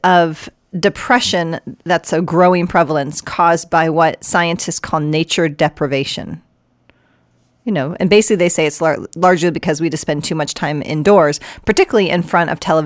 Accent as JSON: {"language": "English", "region": "Iowa", "country": "United States", "tie": "born or raised there", "lives_now": "Massachusetts, United States", "said": "I grew up in Iowa my whole life, and then I would come to Boston to visit my sister"}